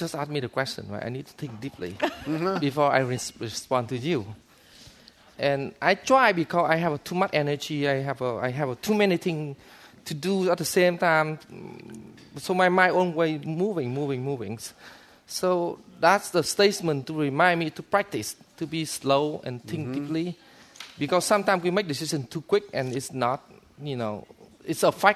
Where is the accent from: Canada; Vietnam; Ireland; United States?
Vietnam; English is a second language; moved away; still thinking about my hometown, still thinking about how to come back to Vietnam because I love it.